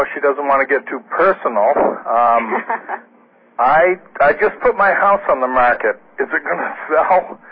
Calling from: Costa Rica; I'm calling from Costa Rica.

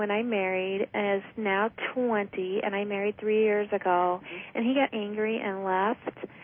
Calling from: Illinois, United States; Central Illinois, near Bloomington.

